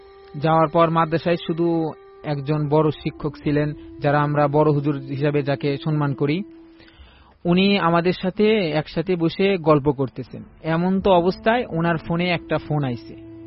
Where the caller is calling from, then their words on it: Dhaka, Dhaka Division, Bangladesh; আমি ঢাকা সাইনবোর্ড থেকে এসেছি।